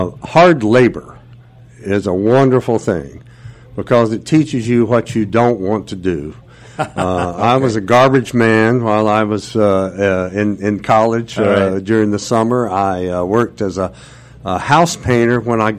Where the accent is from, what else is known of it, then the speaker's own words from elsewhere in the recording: High Point, North Carolina, United States; I grew up in High Point, North Carolina.